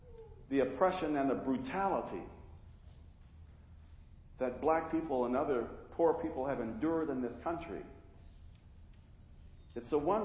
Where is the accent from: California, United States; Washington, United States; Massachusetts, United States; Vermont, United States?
Washington, United States; I grew up in Madrona Park.